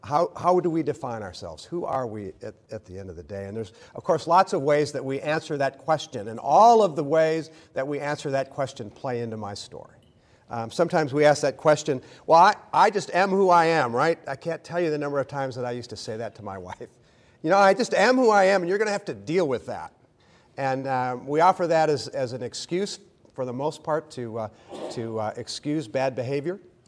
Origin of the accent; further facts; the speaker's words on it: Ann Arbor, Michigan, United States; my home as a kid growing up in Ann Arbor, Michigan, was just a good old-fashioned, great lifestyle.